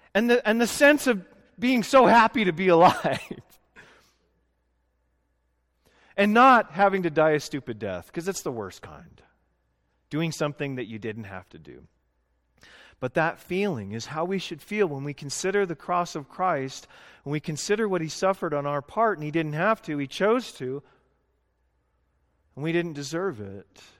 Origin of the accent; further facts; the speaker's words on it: Canada; I grew up in Canada. I know what pine needles are.